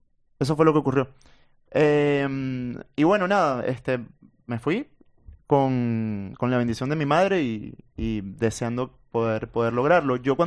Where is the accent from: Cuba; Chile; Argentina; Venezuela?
Venezuela; fue una violación a mis derechos de identidad como venezolano.